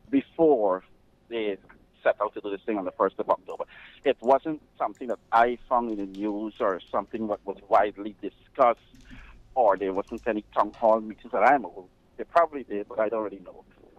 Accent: Guyana; because I'm a Caribbean person also. I'm from Guyana.

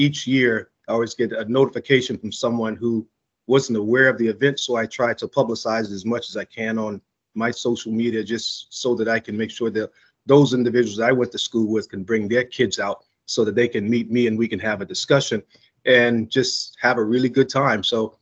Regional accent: Georgetown, South Carolina, United States; for my hometown of Georgetown, because my older friends, they always say I placed Georgetown on the map

